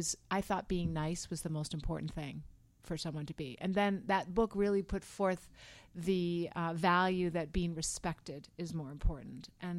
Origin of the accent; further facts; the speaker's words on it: New England, United States; also born or lived in Manhattan, New York; I was born in Manhattan, but I really consider myself hailing from New England. That's where my sensibility was really formed.